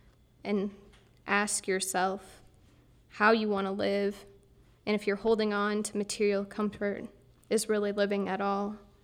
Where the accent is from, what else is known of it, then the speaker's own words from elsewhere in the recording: Midwest, United States; In my hometown, I was surrounded by relative comfort, found in the stuff and things of Midwestern mediocrity.